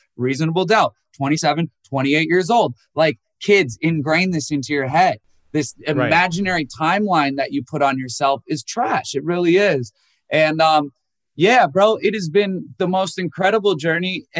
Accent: Minnesota, United States; born there; So like I was born in Minnesota.

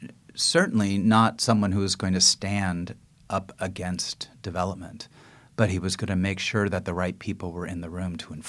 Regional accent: San Francisco, California, United States; I grew up on the west side.

